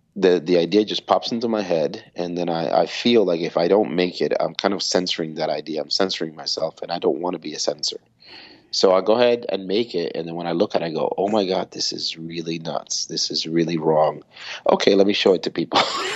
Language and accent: English; Cuba; English is a second language; Growing up in Cuba